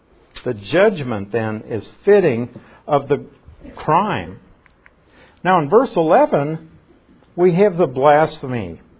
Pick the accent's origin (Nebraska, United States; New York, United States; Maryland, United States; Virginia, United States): Nebraska, United States; but I lived on an acreage in Nebraska, and you know, we were way out of town, like 20 miles from the nearest town. I wouldn't call Palmyra a town.